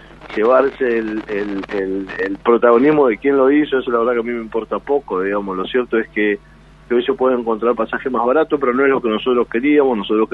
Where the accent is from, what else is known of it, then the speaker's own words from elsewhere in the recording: Tierra del Fuego, Argentina; porque todos somos fueguinos, todos tenemos deberíamos tener las mismas posibilidades de participar.